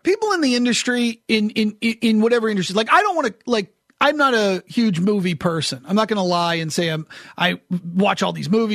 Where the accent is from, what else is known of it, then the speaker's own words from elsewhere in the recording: New Hampshire, United States; And I remember, like, growing up in New Hampshire, I'd watch it and I'd be like so kind of envious of these guys.